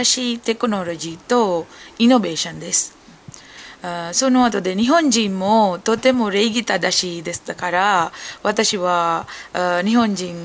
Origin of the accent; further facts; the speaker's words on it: Sri Lanka; Japanese is a second language; スリランカから参りました。